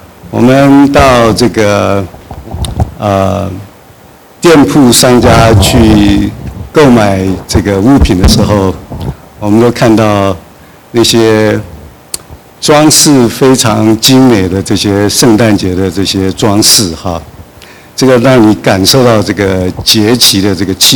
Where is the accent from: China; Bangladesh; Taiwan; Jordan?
China; now in United States; 其他20%大概是我们中国人，我开玩笑。